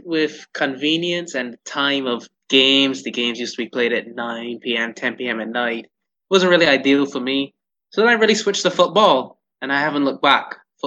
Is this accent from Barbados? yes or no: yes; Barbados; born there; So I was born in Barbados. Yes, mm-hmm. I am Barbadian, born at the QEH, but I visit Canada frequently, and I do actually have Canadian citizenship.